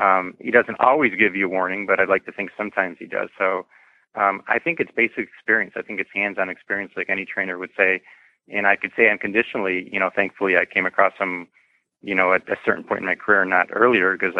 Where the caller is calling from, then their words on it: Illinois, United States; I am just outside the Chicago area in the suburbs of Chicago, about 30, 40 minutes north of Chicago.